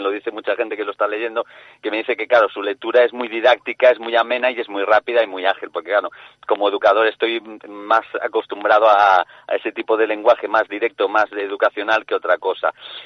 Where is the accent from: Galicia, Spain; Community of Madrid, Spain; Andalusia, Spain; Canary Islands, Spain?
Galicia, Spain; Cabanas; now in Murcia, Spain; De Cabanas, del ayuntamiento de Cabanas, en La Coruña.